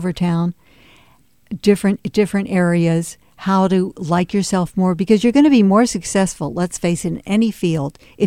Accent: Miami, Florida, United States; I grew up in Miami, and it was show business time. My dad was a theatrical agent

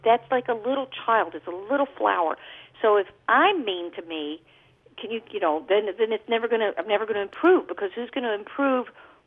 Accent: Texas, United States; now in New York, United States; I remember my first big audition in New York, and I was brought up from Texas

